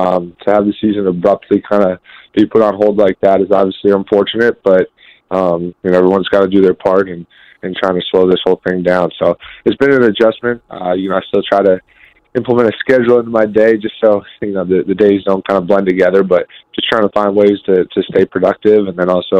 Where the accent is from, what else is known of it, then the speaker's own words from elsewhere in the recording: Northeast, United States; Growing up in the Northeast, and obviously … I've been … pretty much my entire life.